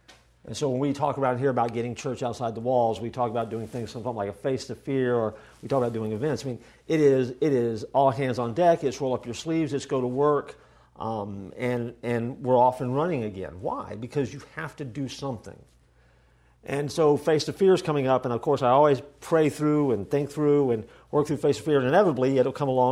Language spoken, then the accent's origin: English; Orlando, Florida, United States; So I grew up in College Park in the 32804, baby.